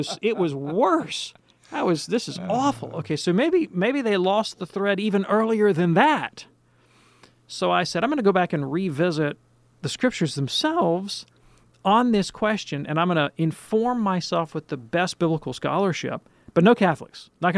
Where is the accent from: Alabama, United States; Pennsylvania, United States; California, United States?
Alabama, United States; I grew up in the Protestant community, fundamentalist, Alabama, Bible Belt.